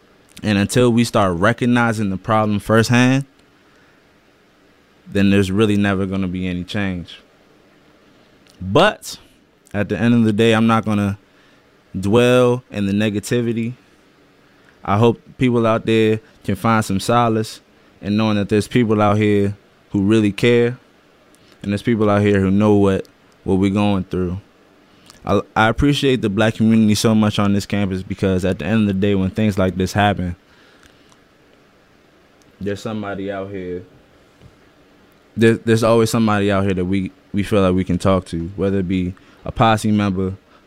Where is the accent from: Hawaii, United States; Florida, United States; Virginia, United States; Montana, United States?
Virginia, United States; Alexandria; Little thing about me, I'm from Alexandria, Virginia. That's 20 minutes out of D.C.